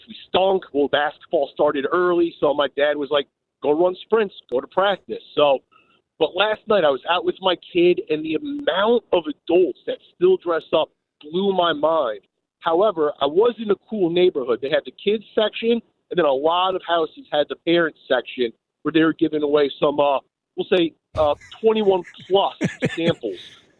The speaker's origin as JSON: {"language": "English", "town": "Chicago", "region": "Illinois", "country": "United States", "tie": "born or raised there", "said": "I mean, I grew up in Chicago, but even for me, I'm like, yo, this is wild."}